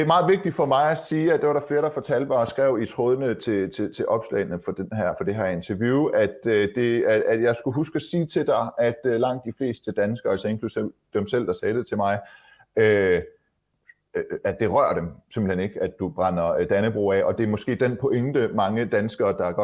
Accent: Iran; now in Denmark; Vi kommer minsanden begge to fra Iran. Vi er danskere med en etnisk iransk baggrund.

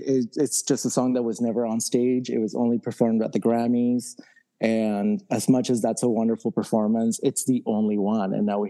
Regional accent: Lima, Peru; comes out when I'm finishing high school. I'm from Peru, so I'm in Lima.

